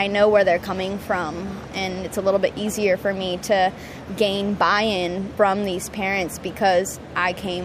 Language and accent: English; Watsonville, California, United States; I am from Watsonville, California.